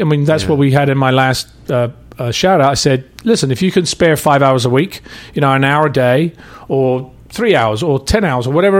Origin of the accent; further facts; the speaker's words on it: London, United Kingdom; born there; I was born in London. I from an Italian mother, English father.